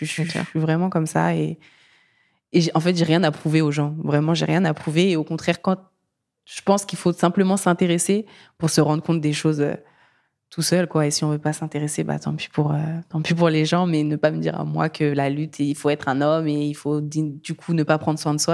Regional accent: Mali; now in France; moi, je suis malienne française.

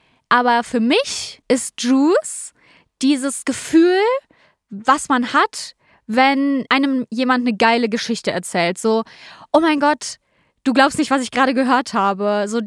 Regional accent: Leverkusen, North Rhine-Westphalia, Germany; Ich beschreibe gerade einfach nur die Fußgängerzone, wo ich aufgewachsen bin, in Leverkusen.

